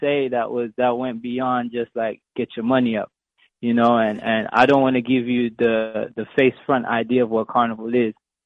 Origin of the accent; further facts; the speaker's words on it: St. Lucia; I also was raised in a lot of countries and cultures myself. I have a West Indian background. I'm from St. Lucia. My father's from Sri Lanka.